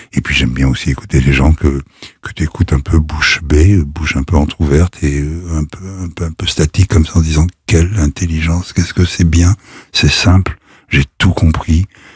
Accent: Paris, Île-de-France, France; 14e, à Montsouris, au parc Montsouris. Je suis un enfant du parc Montsouris.

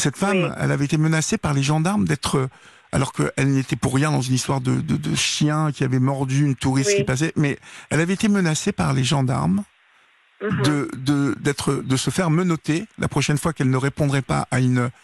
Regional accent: Normandy, France; je connais les gendarmes, moi, dans mon patelin, là-bas en Normandie.

